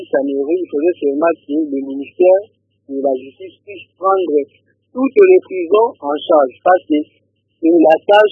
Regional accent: DR Congo; Vous savez, chez nous, en RDC

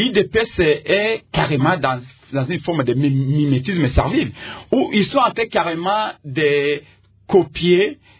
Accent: DR Congo; Nous sommes des Congolais.

